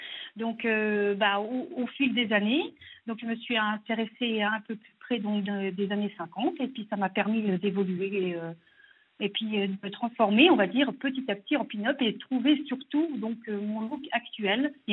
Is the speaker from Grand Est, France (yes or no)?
yes; Saint-Max, Grand Est, France; je vais avoir 49 ans donc, au mois de juin. Oui. Et donc je suis de Saint-Max, près de Nancy.